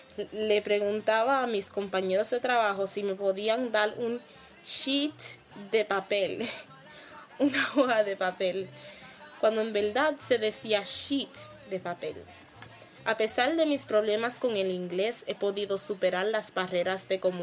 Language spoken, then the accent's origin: Spanish; Puerto Rico; now in United States; Y yo llegamos de Puerto Rico, fui tratada por una cardióloga llamada Dr. Stanek y un nefrólogo llamado Dr. Kramer. Fue muy difícil la transición de llegar a los Estados Unidos. Cuando vinimos aquí, no sabíamos hablar inglés.